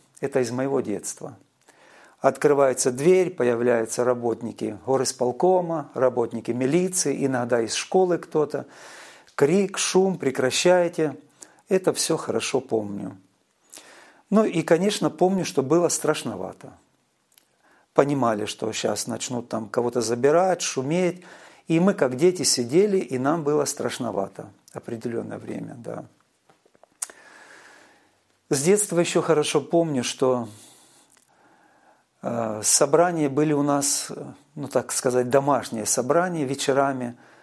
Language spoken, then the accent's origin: Russian; Timashevsk, Krasnodar Krai, Russia; Родился я на Кубани. Тогда еще была станица Тимошевская. Вот. Детство прошло мое в многодетной семье христианской.